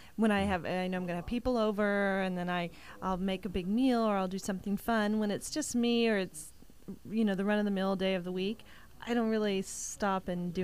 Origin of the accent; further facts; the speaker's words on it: Oklahoma, United States; I grew up in Oklahoma.